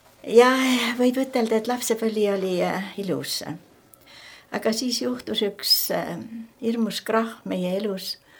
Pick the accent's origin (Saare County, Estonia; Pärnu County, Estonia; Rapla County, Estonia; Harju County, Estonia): Saare County, Estonia; Kaarma; born there; Ei ole. Mina olen sündinud Saaremaal.